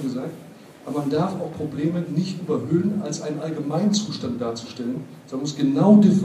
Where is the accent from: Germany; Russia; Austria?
Germany; Mainz, Rhineland-Palatinate; Ich bin in Mainz geboren, habe da 40 Jahre lang gelebt. Ich kenne diese Stadt